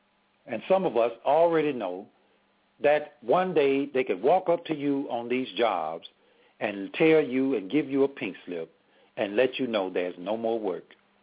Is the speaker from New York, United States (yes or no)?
no; Laurel, Mississippi, United States; Yes, I was born and raised in Laurel, Mississippi. That's the city.